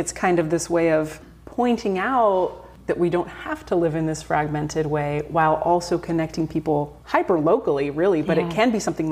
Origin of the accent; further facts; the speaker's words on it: Napa, California, United States; I grew up in Napa and I grew up in Oak Woodlands and those kinds of areas.